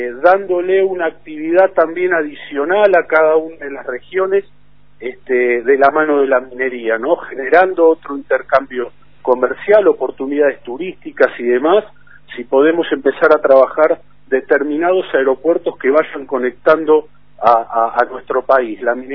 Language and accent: Spanish; Argentina; de manera bien profesional como somos en Argentina